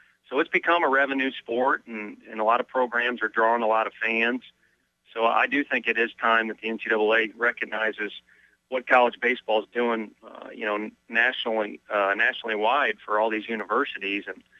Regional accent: St. Louis, Missouri, United States; someone who was born and raised in St. Louis

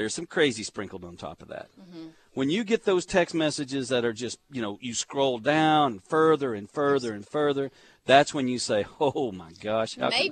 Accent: Van Buren, Arkansas, United States; Growing up in Van Buren, you know, you didn't have a lot of Muslims back in the 70s in Van Buren.

